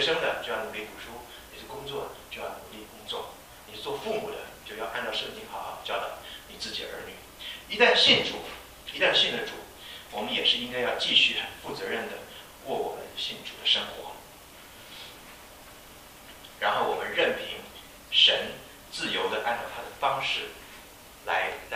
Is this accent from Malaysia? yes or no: no; United States; 那因为我是从美国来的嘛